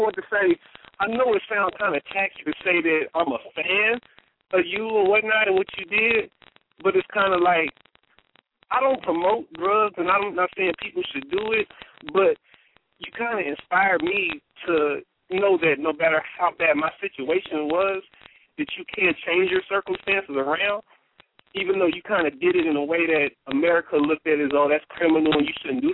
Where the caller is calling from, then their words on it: Atlanta, Georgia, United States; I'm in Atlanta, Georgia right now.